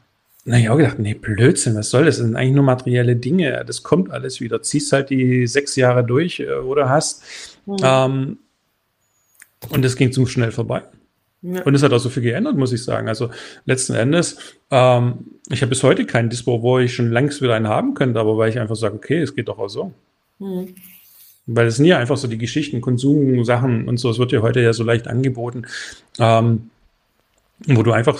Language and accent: German; Baden-Württemberg, Germany; wir kommen aus dem Schwäbischen, du weißt es, das machen wir schon immer so